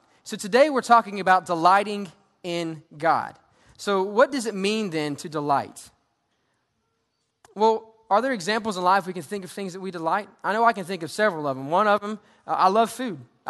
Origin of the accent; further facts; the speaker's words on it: Georgia, United States; fried okra, sweet tea, I'm from Georgia, and peach cobbler.